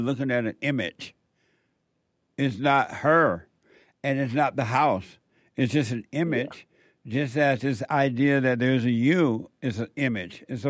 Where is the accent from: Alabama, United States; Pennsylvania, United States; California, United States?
Alabama, United States; like when I grew up in Alabama, but that's not who I am.